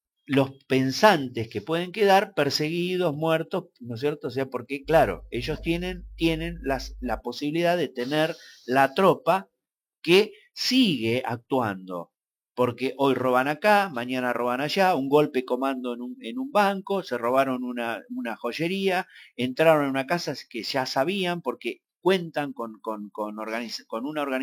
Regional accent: Mar del Plata, Buenos Aires Province, Argentina; moved away as an adult; vine de Mar del Plata en el año 2000

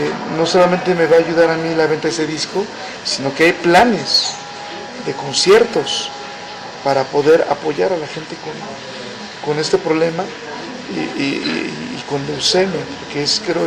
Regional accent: Oaxaca, Mexico; Mucha gente sabe que yo soy del estado de Oaxaca y estaba hablando justamente de mi experiencia como provinciano en esta ciudad.

